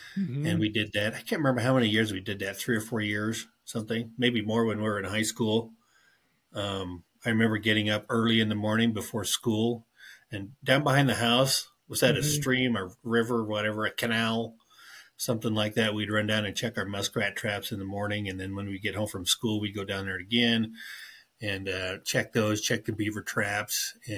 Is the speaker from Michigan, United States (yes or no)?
no; Antimony, Utah, United States; also born or lived in Bryce Canyon; I was just thinking about that last night growing up in Antimony, and you know, before that, even down around Bryce Canyon